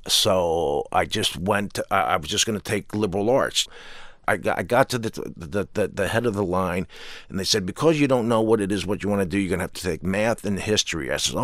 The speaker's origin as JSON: {"language": "English", "region": "New Jersey", "country": "United States", "said": "I'm a jock from New Jersey."}